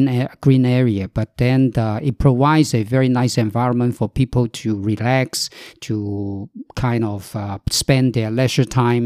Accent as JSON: {"language": "English", "country": "Hong Kong", "tie": "born or raised there", "moved": "as an adult", "said": "I was born in Hong Kong, and I describe myself as made in Hong Kong because I lived there for 61 years without leaving Hong Kong for more than a month."}